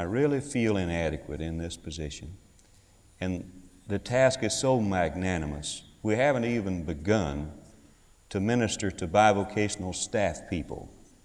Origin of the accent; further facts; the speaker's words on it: Carrier, Mississippi, United States; When you grow up in a place like I grew up in Carrier, Mississippi, you have to learn culture after you leave home.